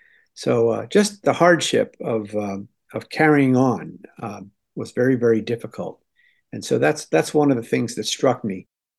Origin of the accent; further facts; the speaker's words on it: Newark, New Jersey, United States; I did as a kid because I grew up in Newark and I knew a little bit about Kirkwood